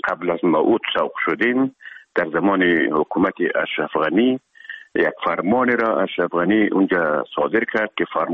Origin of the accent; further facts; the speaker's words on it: Herat, Afghanistan; خودمان از هرات که آمدیم به اکادمی نظامی